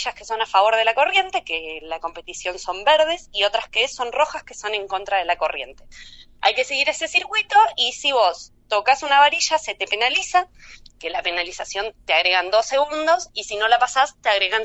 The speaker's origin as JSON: {"language": "Spanish", "town": "Necochea", "region": "Buenos Aires Province", "country": "Argentina", "tie": "born there", "said": "nací en Necochea, pero en ese momento vivía en La Plata, donde había ido a estudiar, y entrenaba en Buenos Aires"}